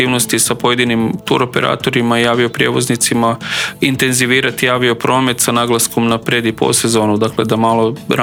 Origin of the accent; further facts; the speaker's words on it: Primorje-Gorski Kotar County, Croatia; S obzirom da ja dolazim sa Kvarnera